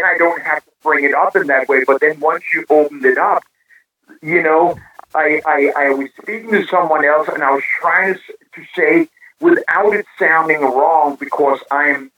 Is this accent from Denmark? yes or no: yes; Copenhagen, Capital Region of Denmark, Denmark; I was raised in Copenhagen, Denmark, in a very, you know, social and environment